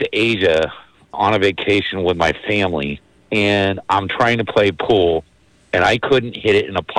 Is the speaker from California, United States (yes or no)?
yes; California, United States; I was born and raised in California.